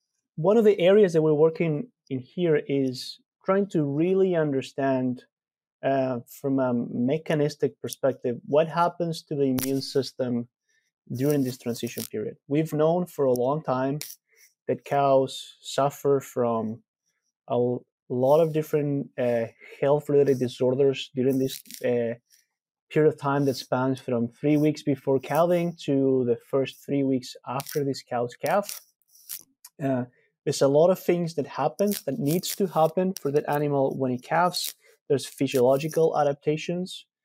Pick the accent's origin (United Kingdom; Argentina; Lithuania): Argentina; moved away as an adult; now in United States; I'm originally from Argentina, as we were discussing before starting recording. And I studied there. I did my undergrad there. And then I moved to the U.S.